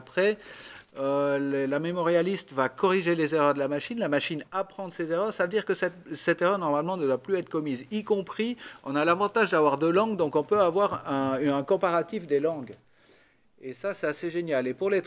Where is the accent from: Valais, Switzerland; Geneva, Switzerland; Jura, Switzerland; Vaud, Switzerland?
Valais, Switzerland; je suis assez fier en tant que Suisse. Même si je suis binational, mais je suis suisse et valaisan avant tout.